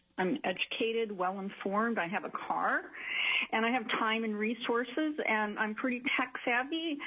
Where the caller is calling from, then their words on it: Anchorage, Alaska, United States; I'm calling from Anchorage, Alaska. I've been in Alaska since 1984.